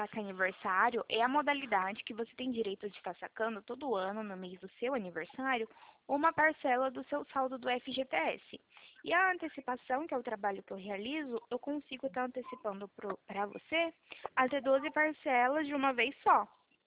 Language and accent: Portuguese; São Paulo, Brazil; O meu DDD é 18, tá? Que eu sou do interior de São Paulo.